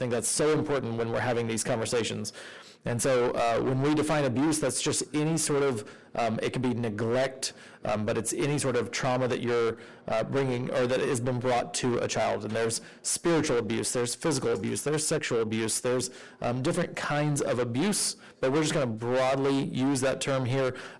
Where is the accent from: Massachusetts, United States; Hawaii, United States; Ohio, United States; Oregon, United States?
Oregon, United States; I was going to say, I'm from Oregon, and so it's just now lunchtime.